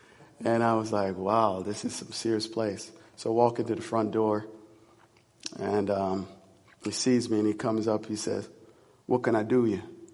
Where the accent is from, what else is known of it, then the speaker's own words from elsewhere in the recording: Jamaica; He said, great, you're Jamaican? I said, yeah, I was born in Jamaica.